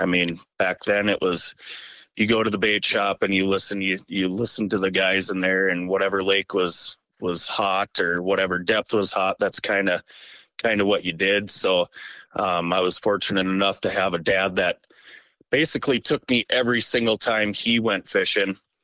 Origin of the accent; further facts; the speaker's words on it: Minnesota, United States; It's funny you say that, because I grew up in West Central Minnesota, just on the edge of Otter Tail County, the next county over.